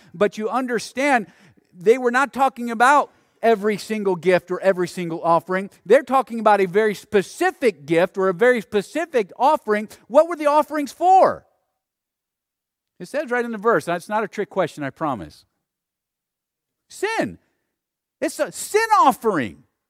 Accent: West Virginia, United States; Well, I came from West Virginia.

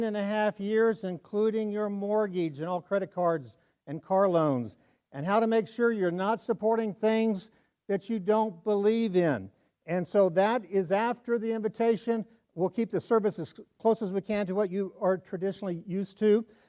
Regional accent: Kansas, United States; But I'm born and raised in Kansas.

